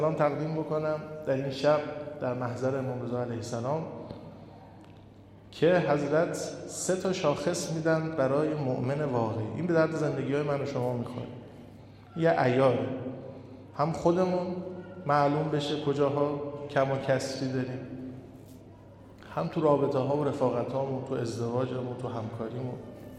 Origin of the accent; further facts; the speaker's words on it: Mashhad, Razavi Khorasan, Iran; ما تو مملکتی به دنیا اومدیم، از وقتی چشم باز کردیم پرچم اعضای فاطمه زهرا بوده، فاطمیه بوده، اشک بر اهل بیت بوده، تو این شهری زندگی کردیم و بزرگ شدیم، هر وقت خواستیم از این خیابون به اون خیابون بریم چشممون افتاده به گنبد علی ابن موسی رضا